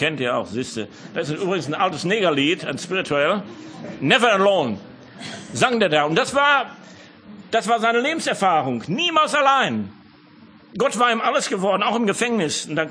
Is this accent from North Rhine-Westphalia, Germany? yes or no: yes; Schwelm, North Rhine-Westphalia, Germany; accent: Ruhr; Ich komme aus der Gegend von Wuppertal, da bin ich zumindest aufgewachsen, Schwelm, Vorort von Wuppertal. Das hört man hier und da noch raus, den Kohlenpott.